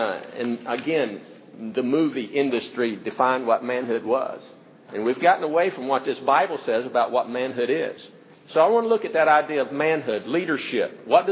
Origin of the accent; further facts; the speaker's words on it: the South, United States; I'm a Southerner. I'm raised in the South, and down here, you got to be a deer hunter.